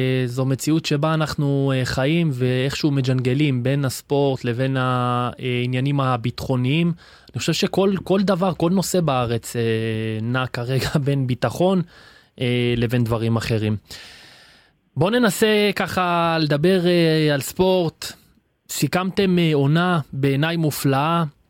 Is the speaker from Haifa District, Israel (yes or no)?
yes; Kiryat Ata, Haifa District, Israel; אני יליד קריית אתא, אוהב את העיר